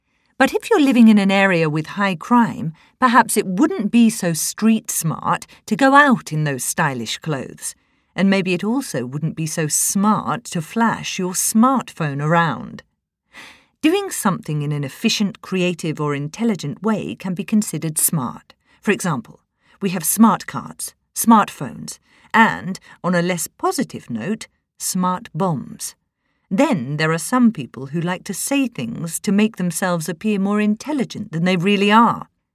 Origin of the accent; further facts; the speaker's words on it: New Zealand; accent: New Zealand; Although I was pleased that I haven't lost my New Zealand accent completely